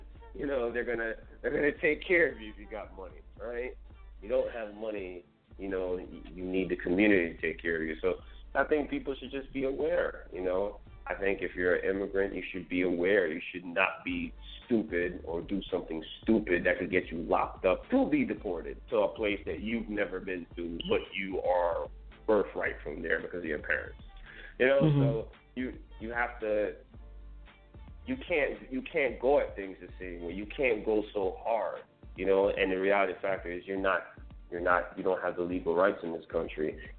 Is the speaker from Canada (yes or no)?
no; Belize; the neighborhood where I grew up in Belize, there's another ironic point that the nickname of that neighborhood was called Old Japan, you know.